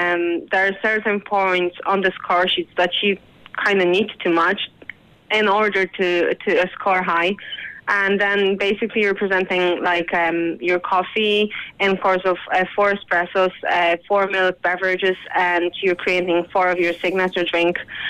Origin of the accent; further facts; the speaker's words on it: Poland; moved away as an adult; now in Ireland; I am originally from Poland.